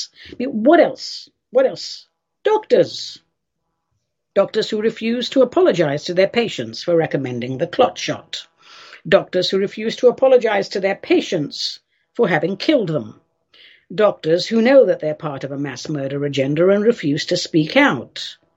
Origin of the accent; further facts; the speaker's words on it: United Kingdom; now in United States; I mean, I'm an American now, but obviously I'm from Britain, and I feel like I have one foot there and one foot here